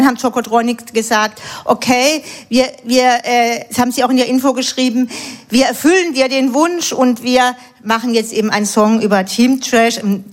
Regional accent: Southern Germany, Germany; also ich komme ja eigentlich aus Süddeutschland

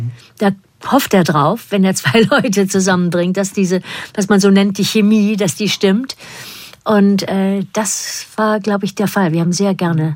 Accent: Germany; accent: German; dann kommt mein deutscher Akzent auch mehr raus im Englischen.

